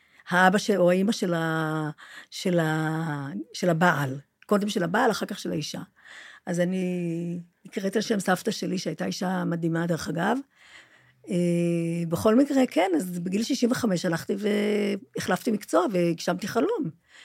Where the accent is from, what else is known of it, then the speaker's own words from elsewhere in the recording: Jerusalem, Jerusalem District, Israel; moved away as an adult; אני עזבתי את ירושלים בגיל 20 בשביל לא לחזור אליה לעולם.